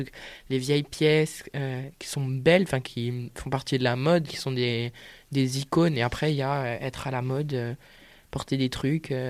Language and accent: French; Corsica, France; Chez moi, en Corse